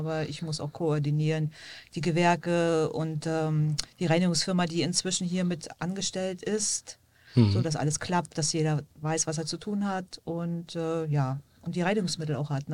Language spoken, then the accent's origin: German; Sassnitz, Mecklenburg-Vorpommern, Germany; Dann Jugend in Sassnitz, dort gelernt